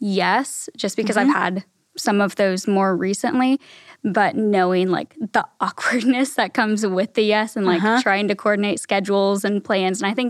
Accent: Kansas, United States; moved away as an adult; also born or lived in Texas; So I moved there from Kansas for college, and that was about 6 hours away from my hometown.

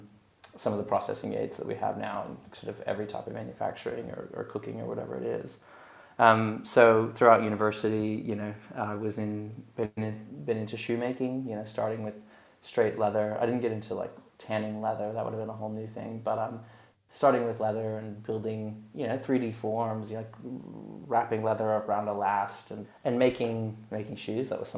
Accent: United States; moved away; I'm originally from the States, moved out here in 2009 full time.

